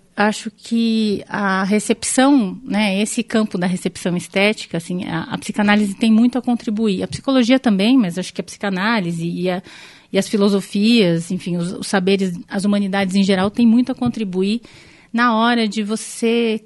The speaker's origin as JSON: {"language": "Portuguese", "town": "Tupã", "region": "São Paulo", "country": "Brazil", "tie": "born or raised there", "said": "esse eu vi quando ainda morava em Tupã, que é a cidade onde eu nasci. Que é uma cidadezinha que não tinha cinema."}